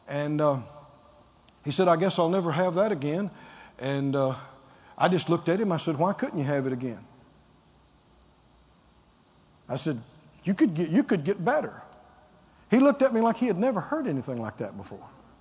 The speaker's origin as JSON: {"language": "English", "region": "the South", "country": "United States", "said": "You can tell I'm from the South when I call a few names."}